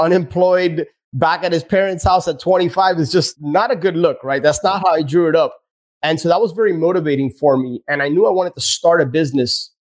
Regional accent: Miami, Florida, United States; But born and raised in Miami, my parents are from Cuba.

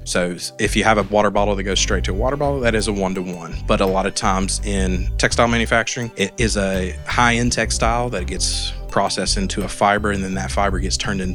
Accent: Morganton, North Carolina, United States; I've never even moved out of the county before, so this is my home and my community.

